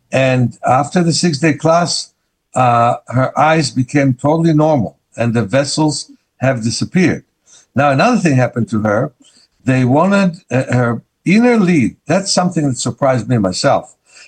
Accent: Israel; accent: Israeli; English is a second language; Thank you for saying it, Marsha, because not everybody understands my Israeli accent.

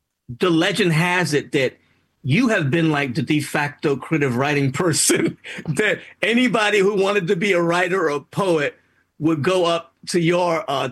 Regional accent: New York, United States; born there; I was born in the South Bronx.

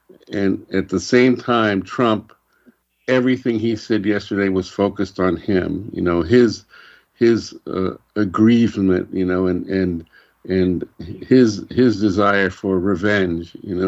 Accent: the South, United States; I grew up in the South, and we hunted and we used guns

